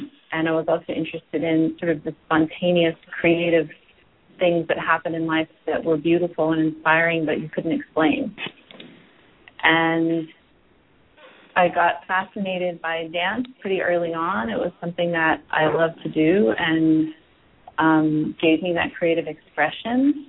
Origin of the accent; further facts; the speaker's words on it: United States; I feel like most of us, especially growing up in America and culture, there's an idea that you have to specialize in something